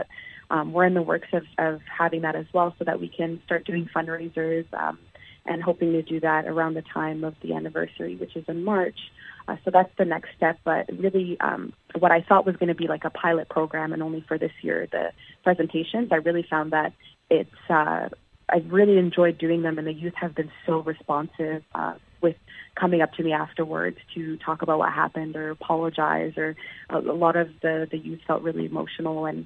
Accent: Calgary, Alberta, Canada; Just because it is, I feel like it's my hometown, and I was mostly raised here

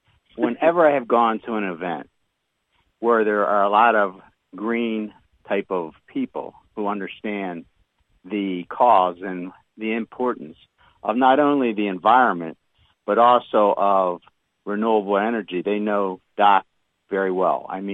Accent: East Coast, United States; I mean, you know, I come from the East Coast, okay? We talk like it is. I've been out here in the Midwest since 1976 when I got

